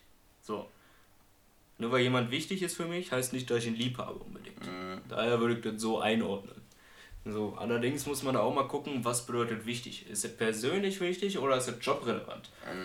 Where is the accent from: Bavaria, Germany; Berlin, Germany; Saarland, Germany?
Berlin, Germany; Marienfelde; ich bin nicht von hier, Großer, ich bin aus Marienfelder